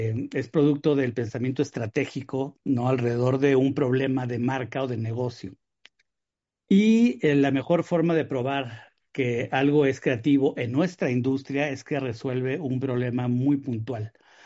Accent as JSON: {"language": "Spanish", "town": "Ciudad Satélite", "region": "State of Mexico", "country": "Mexico", "said": "yo soy de Satélite, ¿no?"}